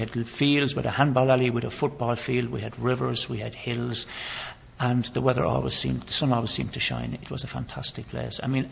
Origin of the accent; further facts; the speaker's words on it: Brosna, County Kerry, Ireland; born there; Well, I was born in Brosna.